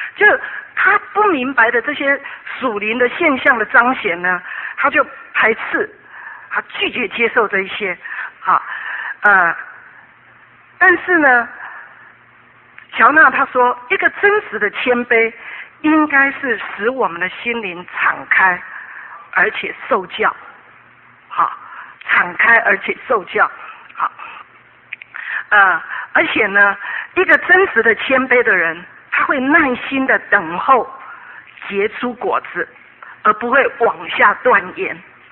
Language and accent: Chinese; China; now in United States; 特别我们中国人很有这种观念，乖就是一板一眼就叫乖，其实不见得。那我们来到美国，发现很多都这样